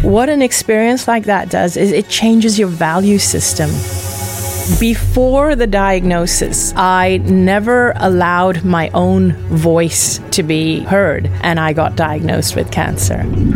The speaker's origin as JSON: {"language": "English", "country": "Hong Kong", "tie": "born or raised there", "said": "I'm ethnically Indian. But I went to a British school, grew up in Hong Kong, which is predominantly a Chinese city. So although I grew up very multicultural, I lived a life in Hong Kong."}